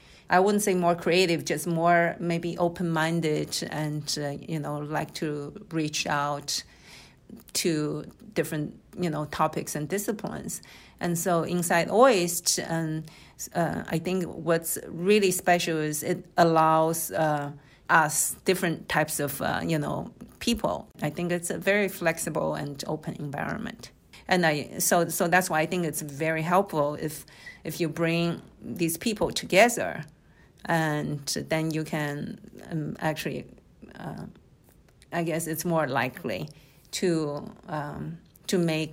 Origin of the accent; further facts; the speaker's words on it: Shanghai, China; English is a second language; moved away as an adult; also born or lived in United States; now in Japan; I was born in Shanghai, and I grew up in China. I went to college in China, and then applied for a graduate school. I moved to United States.